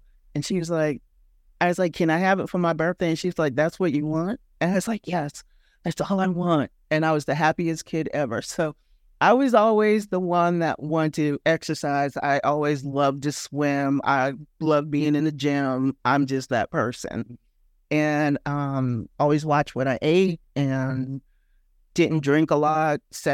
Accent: Charleston, South Carolina, United States; also born or lived in New York; So I was born in New York. I left when I was about 11, and then I moved to Charleston, South Carolina, did all of my primary growing up there

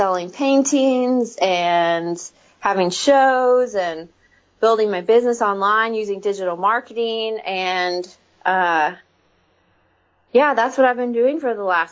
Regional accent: Texas, United States; now in Nashville, United States; I'm from Texas and I wanted to stay warm still. And so I came to Nashville

